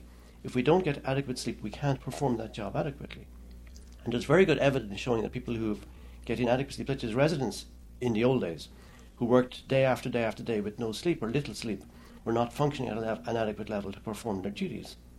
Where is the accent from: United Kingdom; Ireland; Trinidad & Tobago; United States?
Ireland; I'm originally Irish, as you can gather from the way I talk.